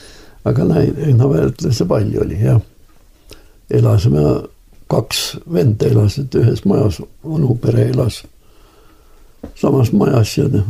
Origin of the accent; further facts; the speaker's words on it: Kärdla, Hiiu County, Estonia; born there; 5 kilomeetrit käina poole siit Kärdlast.